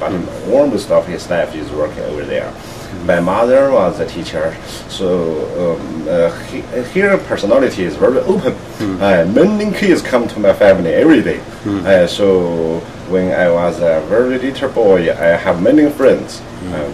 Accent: Santai County, Sichuan, China; 1970s in my hometown, Sichuan Shantai County.

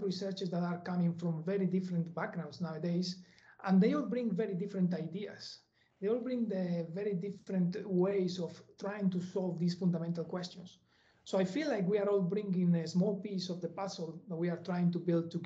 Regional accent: Valladolid, Castile and León, Spain; English is a second language; moved away as an adult; now in Cambridge, United Kingdom; a statistician and later as an associate lecturer in my hometown university. That was in Spain, in Valladolid.

